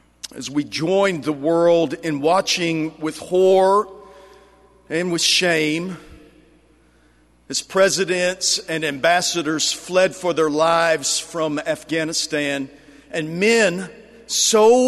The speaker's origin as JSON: {"language": "English", "region": "Texas", "country": "United States", "tie": "born or raised there", "said": "the onward Christian soldiers rhetoric I grew up hearing here in Texas, and still hear when I get outside of the Broadway bubble."}